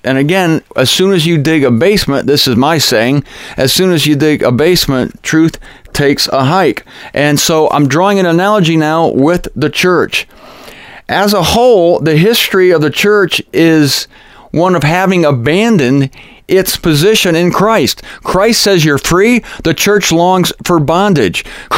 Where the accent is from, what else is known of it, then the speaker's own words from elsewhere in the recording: Mansfield, Ohio, United States; part of it was filmed near my hometown in Ohio, down there in Mansfield, Ohio